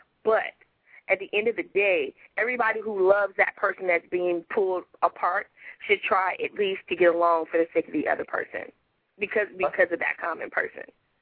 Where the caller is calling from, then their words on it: Houston, Texas, United States; I'm calling from Houston.